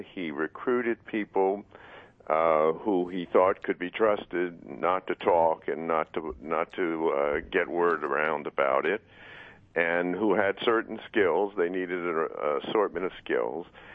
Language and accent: English; Baltimore, Maryland, United States; actually, that's where I was too, Danny. That I grew up in Baltimore.